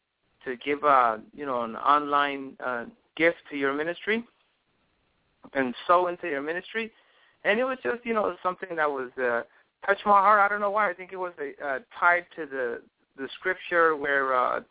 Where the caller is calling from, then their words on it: New York, United States; I'm calling you from the East Coast, from New York.